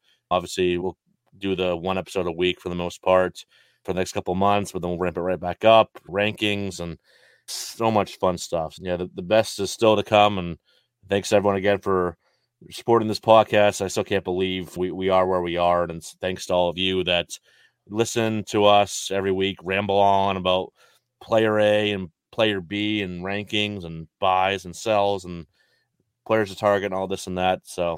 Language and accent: English; New England, United States; I learned so much from him, and we're both from New England.